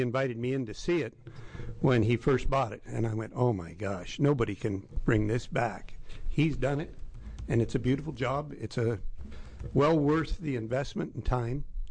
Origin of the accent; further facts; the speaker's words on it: Oregon, United States; down in Newport, which is the area I represent. I'm from Lincoln County.